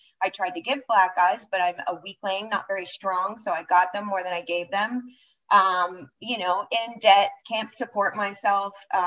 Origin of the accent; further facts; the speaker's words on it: Philadelphia, Pennsylvania, United States; I grew up in Philadelphia. I'm an East Coast hood rat. And I grew up in a large Irish Catholic family.